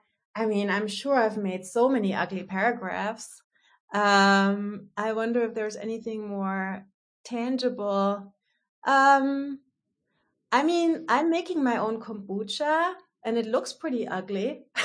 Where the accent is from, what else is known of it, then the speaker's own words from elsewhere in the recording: Germany; first language German; English is a second language; I did grow up in a different place. It's not Mississippi. It's Germany. So yes, I know. So I grew up in Germany. I grew up speaking German. I wrote in German.